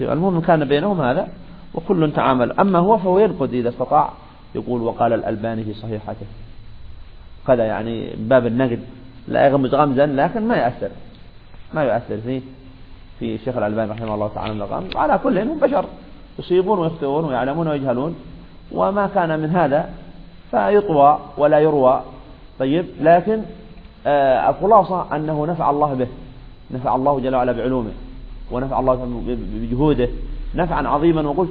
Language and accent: Arabic; Yemen; كذلك عندنا في اليمن حلاق، يعني قائم بإخراج عدة كتب، عنده مكتب باسمه